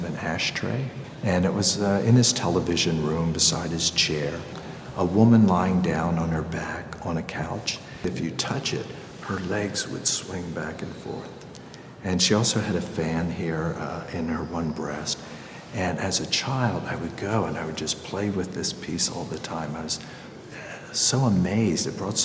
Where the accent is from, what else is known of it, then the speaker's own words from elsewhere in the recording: York, Pennsylvania, United States; Growing up in York, I mean, it wasn't too fast of a lifestyle. There was enough time to kind of absorb things.